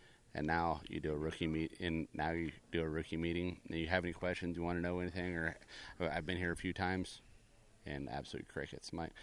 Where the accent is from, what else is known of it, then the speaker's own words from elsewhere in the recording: West Coast, United States; I'm from the West Coast, and there's no better place to go eat Mexican food is Phoenix or California, just because that's where I'm from.